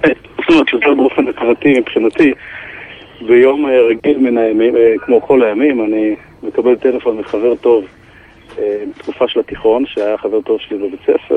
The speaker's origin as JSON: {"language": "Hebrew", "town": "Rishon LeZion", "region": "Central District", "country": "Israel", "tie": "born or raised there", "also_born_or_lived": "Chernivtsi, Ukraine", "said": "הגענו בראשון, הגענו לראשון, ומאז ועד היום המשפחה גר בראשון. אז את כל שנות הילדות העברתי בראשון."}